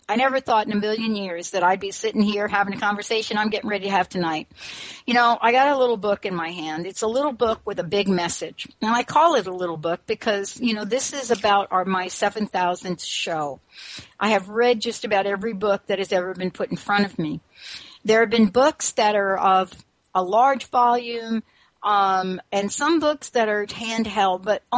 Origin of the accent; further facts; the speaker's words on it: New York, United States; you know, I'm from New York.